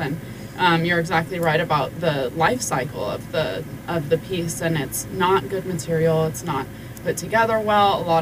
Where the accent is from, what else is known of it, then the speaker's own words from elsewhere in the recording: Casper, Wyoming, United States; I grew up right there in Casper, Wyoming.